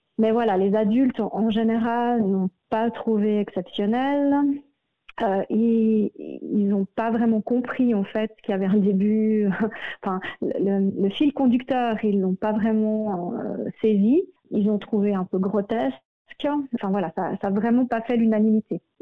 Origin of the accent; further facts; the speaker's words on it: Valais, Switzerland; vu que voilà, moi je suis du Valais central.